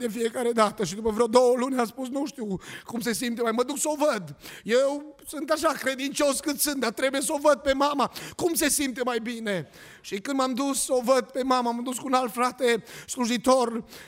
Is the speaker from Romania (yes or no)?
yes; Bistrița-Năsăud, Romania; satul meu, unde eu m-am născut și am crescut și m-am format ca și slujitor lângă județul Bistrița.